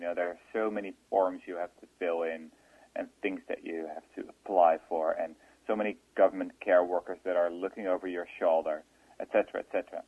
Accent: Netherlands; English is a second language; I'm from the Netherlands, which is like the flattest part of the earth.

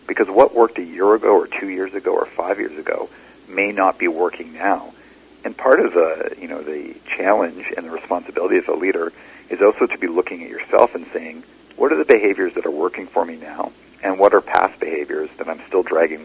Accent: Alberta, Canada; So I grew up in Alberta as a skateboarder.

